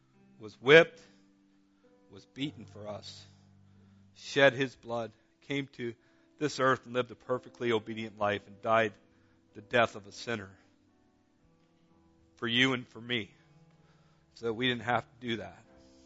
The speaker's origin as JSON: {"language": "English", "town": "Dunnville", "region": "Ontario", "country": "Canada", "tie": "born there", "said": "and I was born in Dunnville. I like a good rumble."}